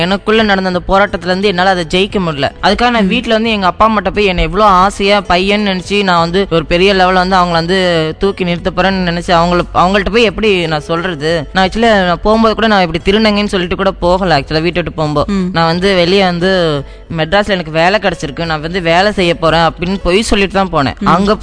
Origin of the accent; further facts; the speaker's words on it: Puthur, Tamil Nadu, India; நான் பிறந்து வளர்ந்தது திருச்சி மாவட்டத்துல புத்தூன்ற பகுதியில.